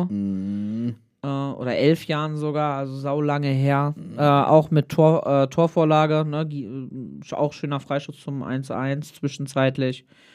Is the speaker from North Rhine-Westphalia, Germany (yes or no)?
yes; Bielefeld, North Rhine-Westphalia, Germany; Als Bielefelder bin ich da vielleicht ein bisschen zu objektiv